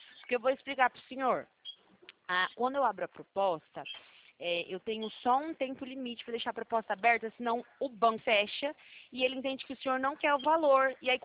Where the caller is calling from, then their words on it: Presidente Prudente, São Paulo, Brazil; Eu sou aqui de Presidente Prudente